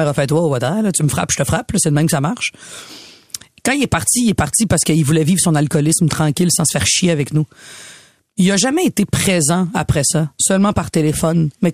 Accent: Quebec, Canada; je baigne dans un milieu très québécois, très blanc, et je suis québécoise, et je suis très fière de l'être.

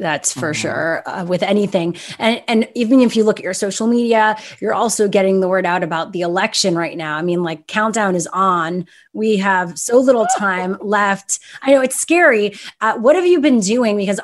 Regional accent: Canada; I'm Canadian.

